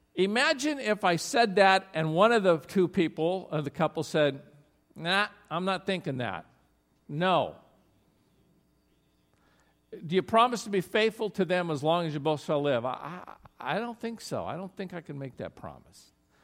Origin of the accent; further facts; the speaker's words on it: Oregon, United States; I grew up in Oregon, 1967 to 1996